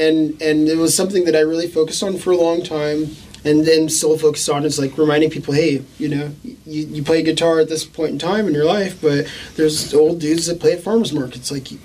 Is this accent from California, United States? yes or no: yes; California, United States; We're from California, you know, so we're talking extra trash.